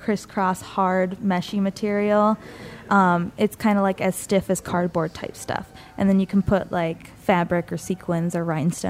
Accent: Ohio, United States; And so I grew up in Ohio, in the Midwest, in the middle of nowhere.

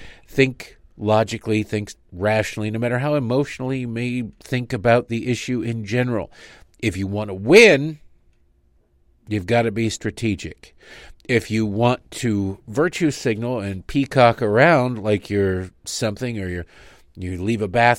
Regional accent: Michigan, United States; I grew up in Michigan, at the time and in the years when Jack Kevorkian was traveling around the Detroit area

